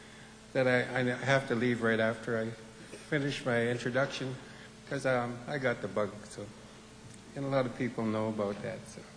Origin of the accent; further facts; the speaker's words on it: British Columbia, Canada; I'm from the Songhees Nation.